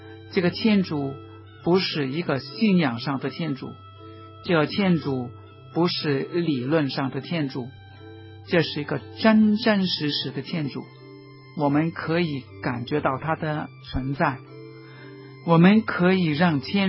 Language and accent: Chinese; China; 但是我想，到现在为止，尤其是我们中国人，可能祈祷有一个特殊的概念